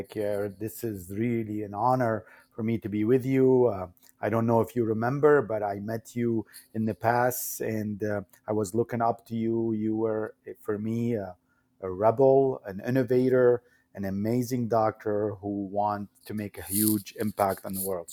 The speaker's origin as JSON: {"language": "English", "country": "Syria", "tie": "born or raised there", "moved": "as an adult", "lives_now": "United States", "said": "If you compare it to my experience from where I came from Syria. So in my birth country, I couldn't be myself."}